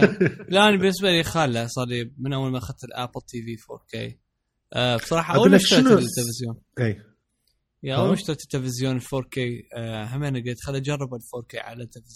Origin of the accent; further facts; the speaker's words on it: Iraq; حتى الاكشن فيجر مالتهم كان عندنا بالعراق